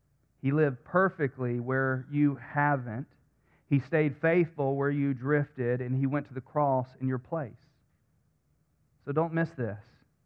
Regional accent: Pinehurst, North Carolina, United States; My pastor back home used to say all the time, we're from Pinehurst, Southern Pines.

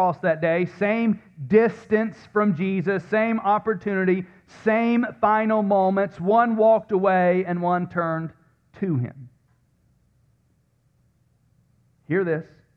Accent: the South, United States; like I grew up in the South, man, I made deals with God all the time.

